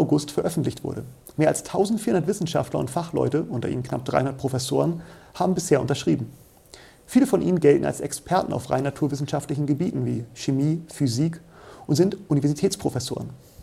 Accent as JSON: {"language": "German", "country": "Germany", "said": "Ich meine, wir als Deutsche das Weltklima verändern."}